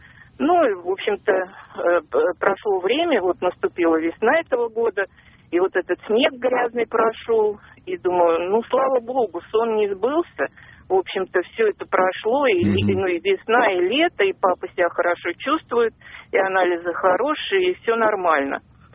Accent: Moscow, Russia; я из Москвы.

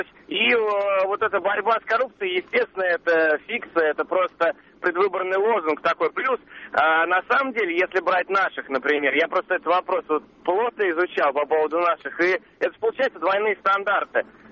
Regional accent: Moscow, Russia; я из Москвы.

